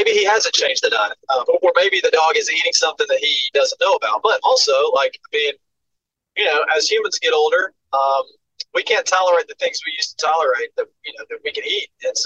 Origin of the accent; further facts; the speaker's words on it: Haleyville, Alabama, United States; because I'm from Haleyville. Yeah. Anybody listed from Haleyville.